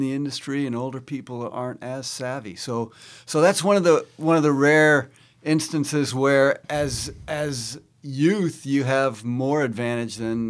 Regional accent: Seattle, Washington, United States; now in Ketchum, United States; I grew up in Seattle. I've been in Ketchum, Idaho for 25 years, so Sun Valley.

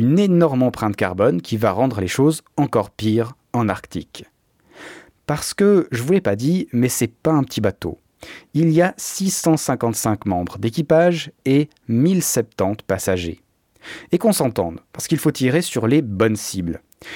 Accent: Switzerland; Vu que je suis suisse, donc capitaliste évidemment, de droite

